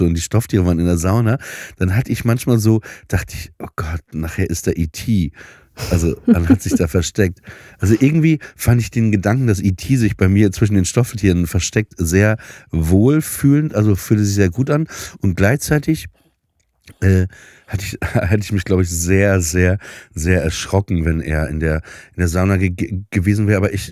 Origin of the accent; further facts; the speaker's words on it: Papenburg, Lower Saxony, Germany; Also nach Papenburg ins Emsland, wo ich aufgewachsen bin.